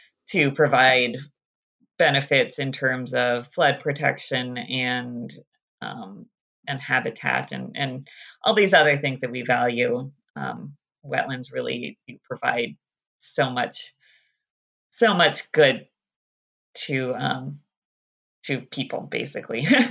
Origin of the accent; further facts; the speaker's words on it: Santa Cruz, California, United States; I grew up in Santa Cruz, so I you know, grew up with the environmental surroundings and kind of the community connection to place and to the environment that we have here in Santa Cruz.